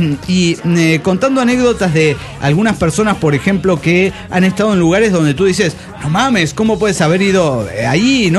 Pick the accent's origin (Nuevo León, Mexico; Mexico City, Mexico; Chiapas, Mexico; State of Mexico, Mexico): Mexico City, Mexico; del DF mexicano.